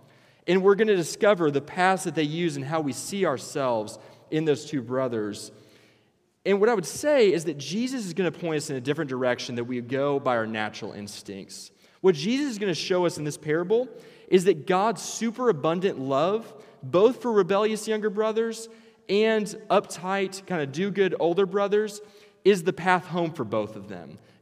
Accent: Illinois, United States; I don't know if you've ever been in a cornfield, but I'm from Illinois, so they're all over.

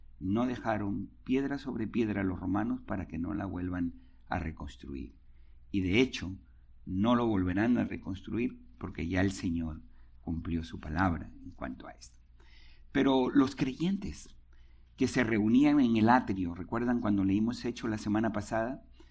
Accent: Lima, Peru; es como en Lima, en mi país, que no llueve

